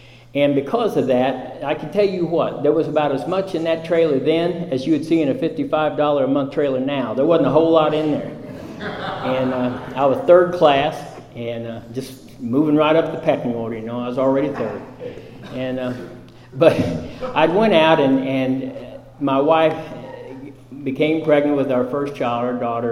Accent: Kansas, United States; She was from New York City and I was from Kansas

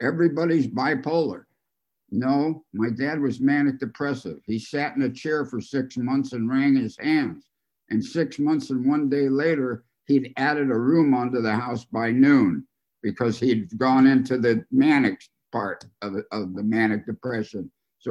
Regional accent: California, United States; I was born out here in California. I'm a native.

